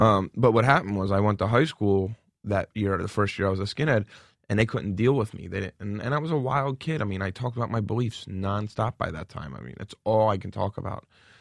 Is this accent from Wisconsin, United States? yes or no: no; Philadelphia, Pennsylvania, United States; talking to me about growing up in Philly